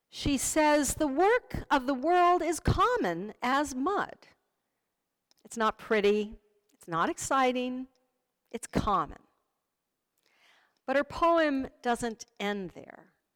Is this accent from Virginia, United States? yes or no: yes; Virginia, United States; As a child, growing up in Northern Virginia, I always loved it when spring came around and we could go out into the fields and woods that surrounded our home